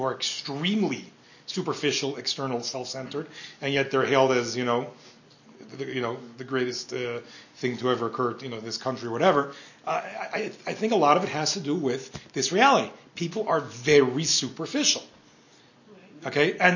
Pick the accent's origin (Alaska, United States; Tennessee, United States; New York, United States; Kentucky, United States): New York, United States; now in Denver, United States; I grew up in New York, right? And I live in Denver.